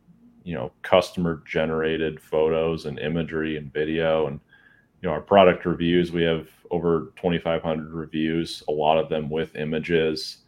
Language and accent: English; Wisconsin, United States; So I built a putting green with my dad in our basement after it flooded the house I grew up in Wisconsin.